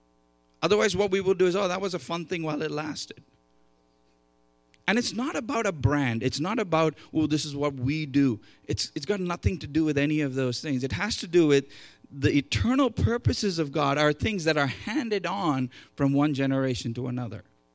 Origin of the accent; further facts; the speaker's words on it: India; also born or lived in England; because I come originally from India by way of England.